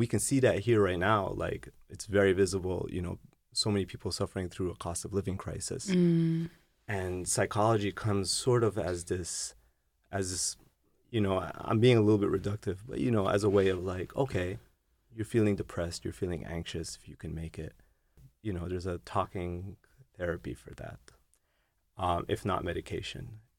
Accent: Germany; also born or lived in Canada; So I was born in Canada. I grew up in Germany, you know

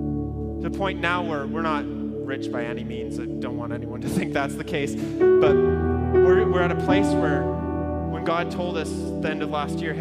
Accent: Ontario, Canada; moved away as an adult; there's a period where I moved out here to Alberta from Ontario, and I'm living on my own.

